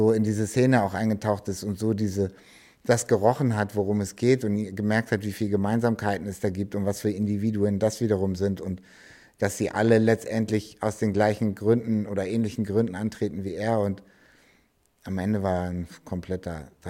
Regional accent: Hamburg, Germany; gerade in Eppendorf, wo ich herkomme, Eimsbüttel, da war alles voll.

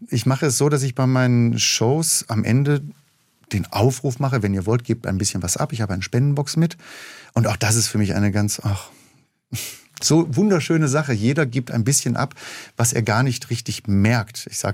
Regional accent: North Rhine-Westphalia, Germany; ich komme aus dem Ruhrgebiet

